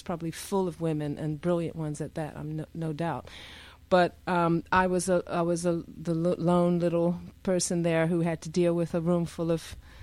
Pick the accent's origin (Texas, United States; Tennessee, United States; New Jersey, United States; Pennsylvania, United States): Pennsylvania, United States; Philadelphia; I grew up in West Philadelphia, in a classic West Philly row house.